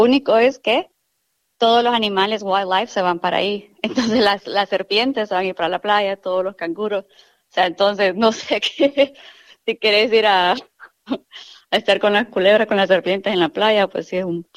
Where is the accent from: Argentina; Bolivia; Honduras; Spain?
Honduras; San Pedro Sula, Cortés; como yo vengo de Honduras, viví en San Pedro Sula, que es súper caliente